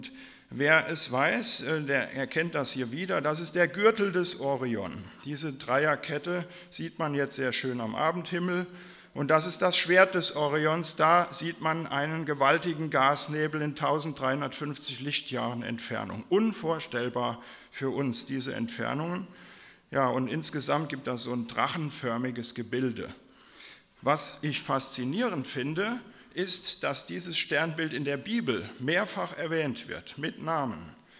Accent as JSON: {"language": "German", "town": "Waldböckelheim", "region": "Rhineland-Palatinate", "country": "Germany", "tie": "born or raised there", "said": "Aber B ist der Maler auch aus Waldböckelheim, aus meinem Heimatdorf."}